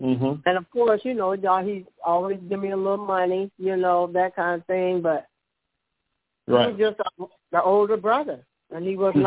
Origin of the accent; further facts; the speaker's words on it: Collinsville, United States; Growing up in Collinsville was challenging to me at times, you know, at a young age.